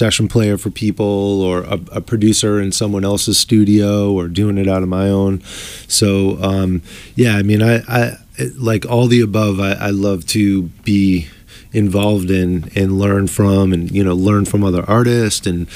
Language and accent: English; Lynn, Massachusetts, United States; I grew up in Lynn, a little north of Boston.